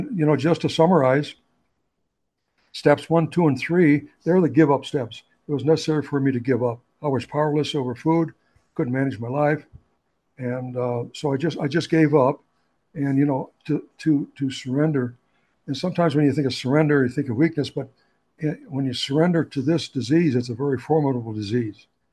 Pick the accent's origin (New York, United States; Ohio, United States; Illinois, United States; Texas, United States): Ohio, United States; Avon Lake; My first meeting was in my hometown of Avon Lake, Ohio.